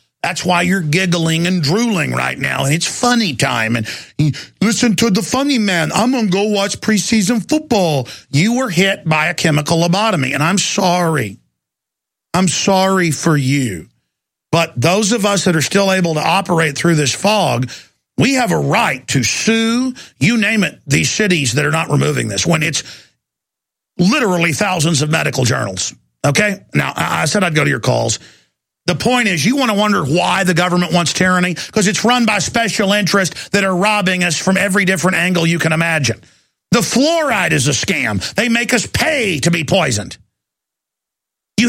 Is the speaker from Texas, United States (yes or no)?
yes; Dallas, Texas, United States; born or raised there